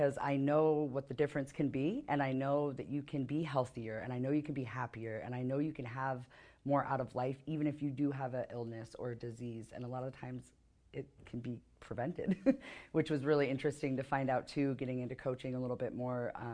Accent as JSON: {"language": "English", "region": "Oregon", "country": "United States", "tie": "born or raised there", "said": "Being born and raised in Oregon, it's very outdoorsy, but I was a very heavy child."}